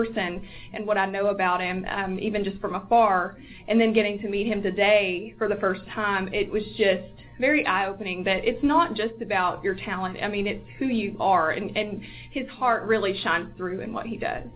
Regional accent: Texas, United States; I mean, obviously, I grew up in East Texas, so I love country

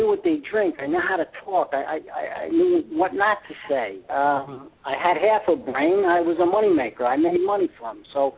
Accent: Harrison, New York, United States; You know, we grew up in a mixed neighborhood. There was Irish, Italian, Jewish. I grew up in Harrison, New York. Two-family house.

